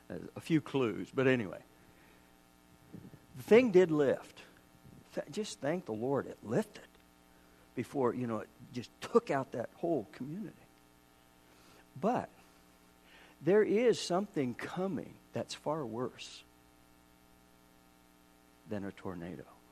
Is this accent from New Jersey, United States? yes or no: no; Kansas, United States; now in Canada; my wife and I were raised in Kansas in the States. Everybody holds that against me, but anyway, forgive me.